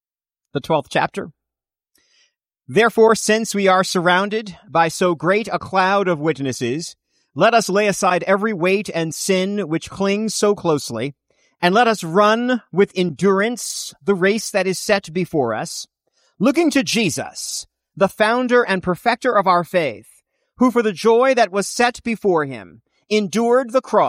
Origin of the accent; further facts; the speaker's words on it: New York City, New York, United States; And as one who was born and raised in New York City, I was born in Queens.